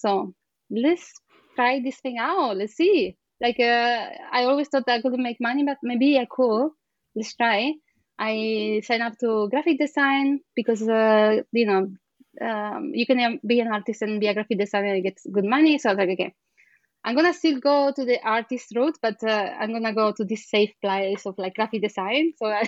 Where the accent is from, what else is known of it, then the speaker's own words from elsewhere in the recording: Italy; also born or lived in Argentina; I was born in Argentina. I grew up in Italy. And even if my dad was Italian, he was treated as an immigrant because he grew up in Argentina.